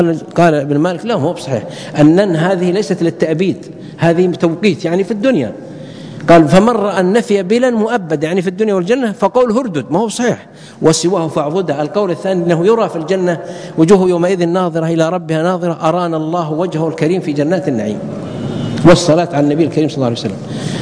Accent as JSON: {"language": "Arabic", "town": "Mecca", "region": "Makkah Province", "country": "Saudi Arabia", "said": "كان هو يدرس عندنا في مكة في جامعة أم القرى"}